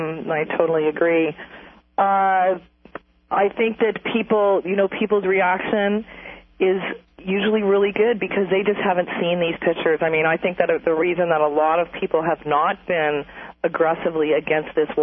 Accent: Canada; now in New York, United States; I have the luxury of living in New York and I'm Canadian as well

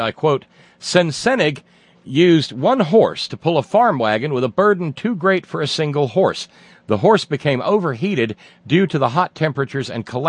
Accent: Alabama, United States; when I was a little bitty redneck boy, growing up in the Shoals area of Northwest Alabama

